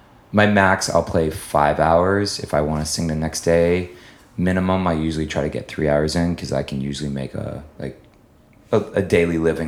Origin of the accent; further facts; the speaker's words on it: New Hampshire, United States; now in Cambridge, United States; I'm born and raised in New Hampshire. I live in Cambridge now.